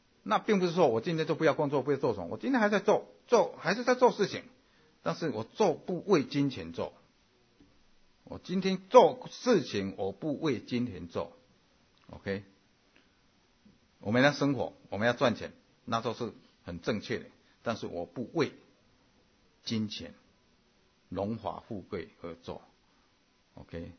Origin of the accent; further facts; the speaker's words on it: Taiwan; now in United States; 我刚刚从台湾来到美国的时候